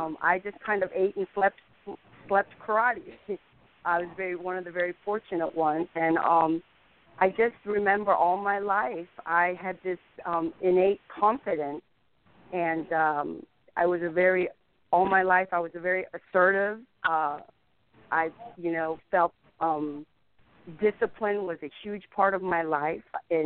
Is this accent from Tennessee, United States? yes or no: no; Virginia, United States; I'm from Virginia, not from Texas.